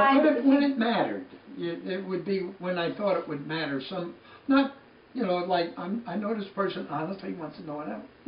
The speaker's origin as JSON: {"language": "English", "country": "Philippines", "said": "I'd say, look, I'm from the Philippines."}